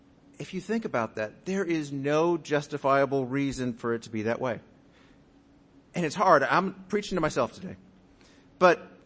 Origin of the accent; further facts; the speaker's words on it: Pasadena, California, United States; because I grew up in Pasadena